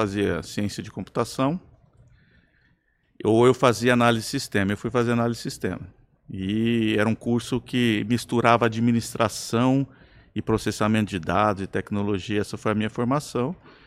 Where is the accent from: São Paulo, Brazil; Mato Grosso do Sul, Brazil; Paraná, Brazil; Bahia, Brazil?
Mato Grosso do Sul, Brazil; Campo Grande; E aí eu mudei na adolescência para Campo Grande, que era a capital, e cresci em Campo Grande, que é uma cidade maior, hoje tem cerca de 800 mil, quase 900 mil habitantes. Na época era um pouco menor, mas assim, é uma cidade interiorana.